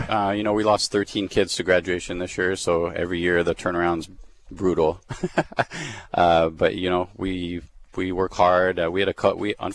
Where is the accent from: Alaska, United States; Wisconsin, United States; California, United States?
California, United States; Santa Clarita; also born or lived in Switzerland; now in Fresno, United States; I'm actually originally from Switzerland. I grew up in Santa Clarita by Magic Mountain. So Fresno was a different world.